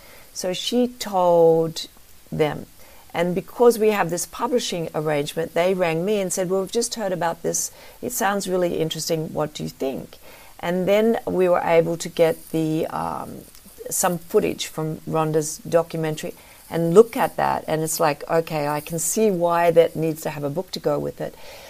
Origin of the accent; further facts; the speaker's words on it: Australia; growing up in Australia, one of the things I'm very interested in is decolonizing wellness.